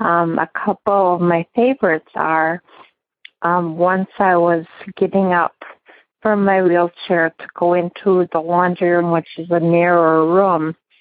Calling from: Appleton, Wisconsin, United States

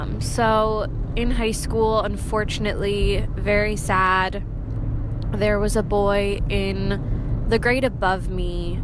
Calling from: Nazareth, Pennsylvania, United States; I'm calling you from Nazareth, Pennsylvania. It's a pretty small town

